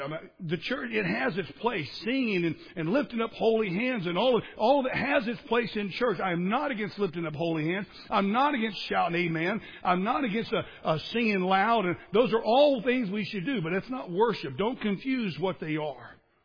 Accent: United States; I come from the States.

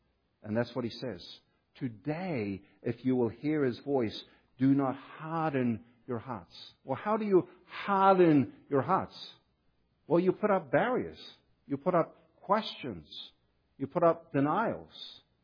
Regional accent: New Zealand; also born or lived in Australia; I know, I'm from New Zealand and Australia.

